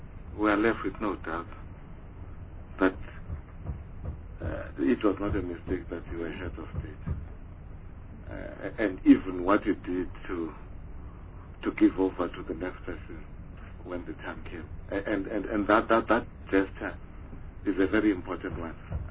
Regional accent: Eastern Cape, South Africa; You know, the Western culture and the traditional, I'm coming from Eastern Cape.

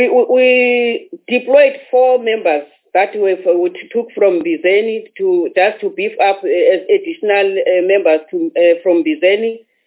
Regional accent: Maclear, Eastern Cape, South Africa; I'm also from that area. I'm from Maclear, so I know exactly the area

